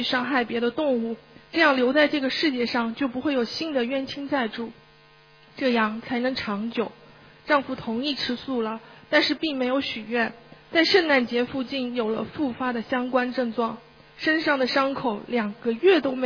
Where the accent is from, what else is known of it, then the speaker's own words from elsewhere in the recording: Auckland, New Zealand; 大家好，我是来自新西兰奥克兰的